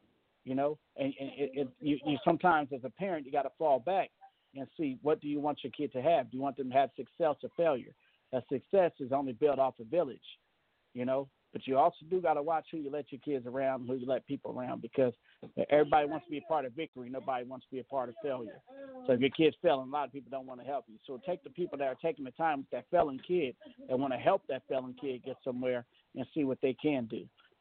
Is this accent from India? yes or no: no; Richmond, California, United States; My neighbor came down the hill because I'm from the Bay Area. I'm a Richmond, California kid.